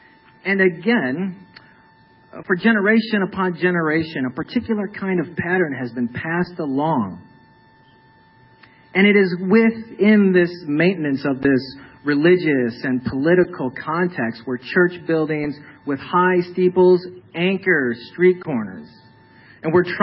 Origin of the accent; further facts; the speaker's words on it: Grand Rapids, Michigan, United States; I am from Grand Rapids, Michigan.